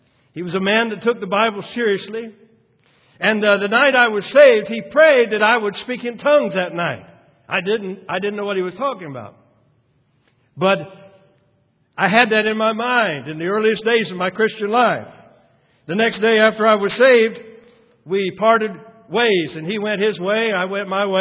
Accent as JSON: {"language": "English", "region": "Florida", "country": "United States", "said": "Nikki Cruz Crusade that they held in Florida, my home state."}